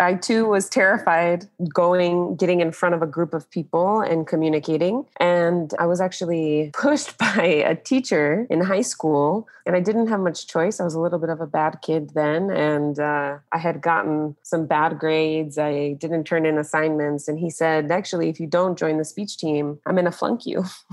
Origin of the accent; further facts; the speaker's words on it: United States; as I grew up in the United States. And so I have found my way back to my voice in a nice way over the years.